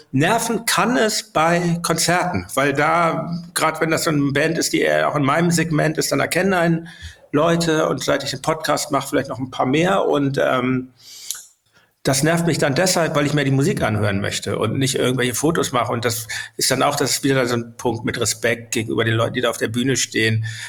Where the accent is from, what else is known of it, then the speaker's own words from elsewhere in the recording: Hamburg, Germany; diese Stimme, die man auch kannte als Kind in Hamburg damals.